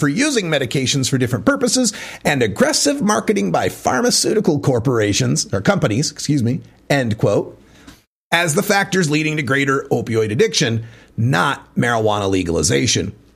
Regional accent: Idaho, United States; Well, look, folks, I was born and raised in Idaho, and we had an old saying about our state when I lived there.

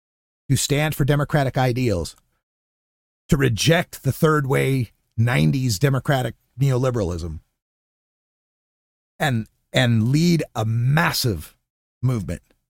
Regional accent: Idaho, United States; I've got no reason to boycott Idaho this weekend since they went and had a Pride celebration in my hometown.

